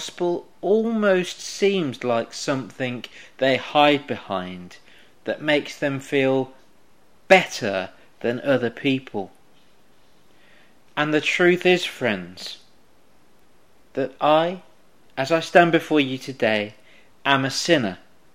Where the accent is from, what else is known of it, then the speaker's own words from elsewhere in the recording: Coventry, West Midlands, United Kingdom; growing up in Coventry, living and hanging out with the mates I did